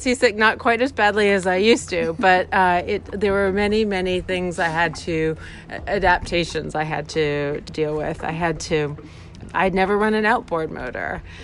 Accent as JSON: {"language": "English", "region": "Maine", "country": "United States", "tie": "born or raised there", "said": "I came home to my home state of Maine"}